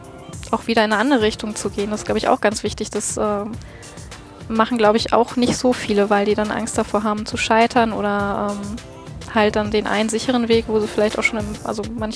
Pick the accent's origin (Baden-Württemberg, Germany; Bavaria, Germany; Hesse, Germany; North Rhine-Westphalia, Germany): North Rhine-Westphalia, Germany; Bochum; Ursprünglich komme ich aus Bochum.